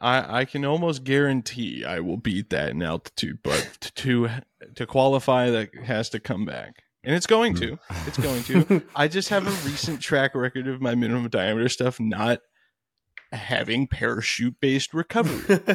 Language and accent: English; Idaho, United States; now in Southern California, United States; We're from Idaho. We live in Southern California now.